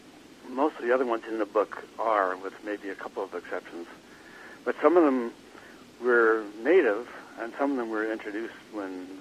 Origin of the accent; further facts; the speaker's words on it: Montreal, Quebec, Canada; as I was growing up in Montreal